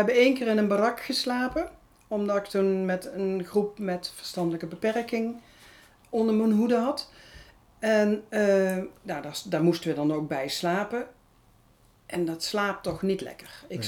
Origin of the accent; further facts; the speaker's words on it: Wijk bij Duurstede, Utrecht, Netherlands; Nee, ik kom uit Wijk bij Duurstede.